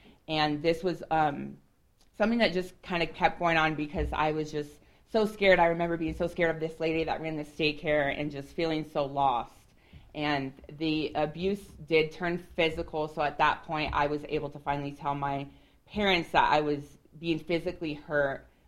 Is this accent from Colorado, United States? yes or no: yes; Fort Collins, Colorado, United States; I am from Fort Collins, so I was born and raised in Fort Collins, Colorado. I grew up very, I guess, quote-unquote, normal.